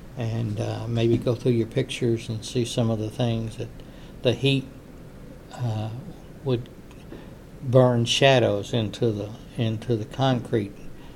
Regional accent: Kentucky, United States; she had a million questions when she found out I was from Kentucky.

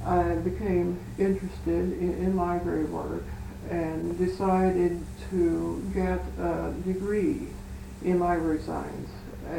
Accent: Elizabethtown, Kentucky, United States; But I think that growing up in Elizabethtown would be pretty much like growing up in any small town in Kentucky.

